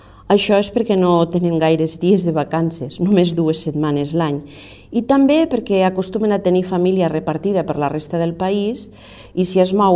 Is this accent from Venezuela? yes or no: no; United States; Catalan is a second language; moved away as an adult; now in Barcelona, Spain; jo sóc nord-americana, ja venia a treballar ben pagada i parlava el castellà.